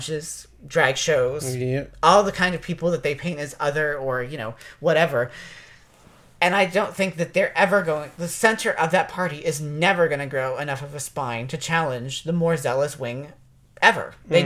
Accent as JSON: {"language": "English", "region": "West Virginia", "country": "United States", "said": "I mean, I'm from West Virginia, and that doesn't make any sense to me."}